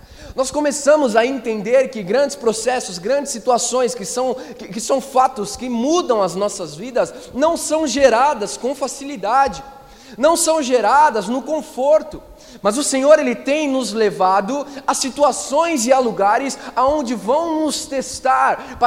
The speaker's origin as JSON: {"language": "Portuguese", "region": "São Paulo", "country": "Brazil", "tie": "born or raised there", "said": "Eu, nascido e criado aqui em São Paulo, menino de prédio"}